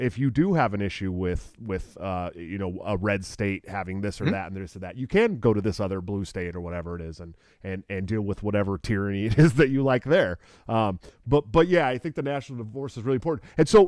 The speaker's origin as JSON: {"language": "English", "region": "California", "country": "United States", "moved": "as an adult", "lives_now": "Iowa, United States", "said": "And I left California 5 minutes before they instituted a 24-hour lockdown in March of last year. I moved to Iowa, and Iowa's been great."}